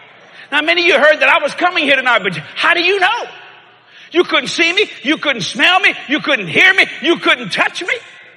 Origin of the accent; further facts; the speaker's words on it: United States; I'm an American boy. You understand what I'm saying? I like being in America.